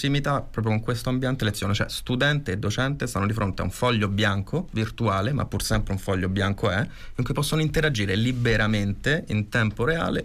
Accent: Rome, Lazio, Italy; io poi vengo da Roma

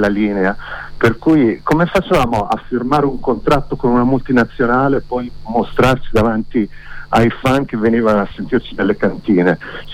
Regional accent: Bologna, Emilia-Romagna, Italy; io infatti sono originario di Bologna, sono cresciuto a Bologna

